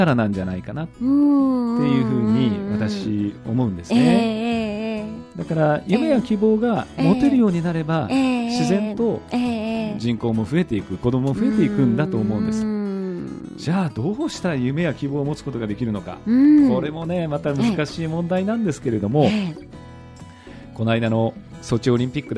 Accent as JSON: {"language": "Japanese", "region": "Tokyo", "country": "Japan", "also_born_or_lived": "Nagoya", "said": "私は東京出身で"}